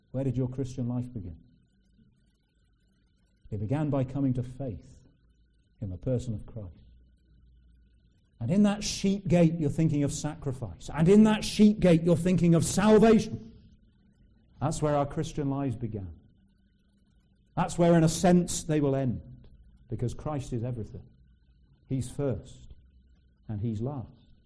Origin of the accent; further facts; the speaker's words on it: South West England, United Kingdom; I came from Cornwall.